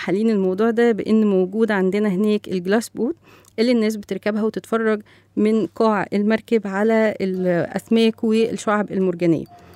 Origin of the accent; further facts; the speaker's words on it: Egypt; بس احنا كمصريين بنروح هناك نستمتع بالقعدة في الفندق